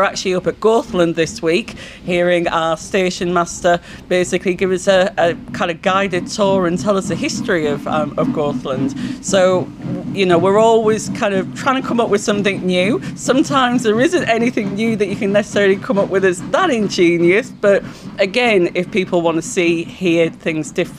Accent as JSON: {"language": "English", "town": "Darlington", "region": "North East England", "country": "United Kingdom", "said": "Plus, I'm from Darlington. And when you're from Darlington, you grow up with everything about the railway."}